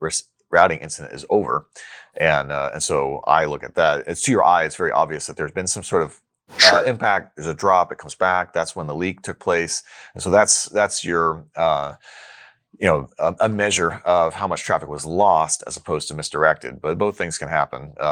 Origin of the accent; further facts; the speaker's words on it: Poughkeepsie, New York, United States; I grew up in Poughkeepsie.